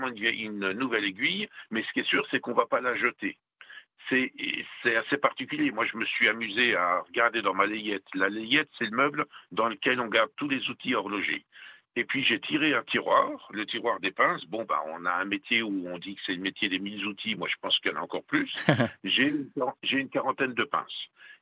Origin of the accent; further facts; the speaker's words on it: France; now in Switzerland; moi je viens de France, mais enfin quand je suis arrivé dans le canton de Neuchâtel, il y a 40 ans